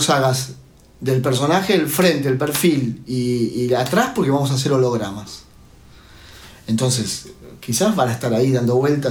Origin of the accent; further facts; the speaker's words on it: Buenos Aires, Argentina; porque la verdad que yo me considero muy argentino, muy porteño también y la verdad que lo ejerzo además.